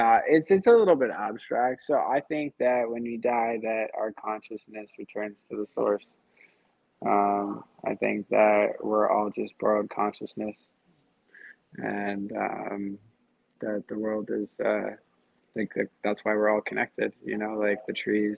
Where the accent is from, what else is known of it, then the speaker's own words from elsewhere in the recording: Canada; as a hockey player, as a Canadian, and as a minority.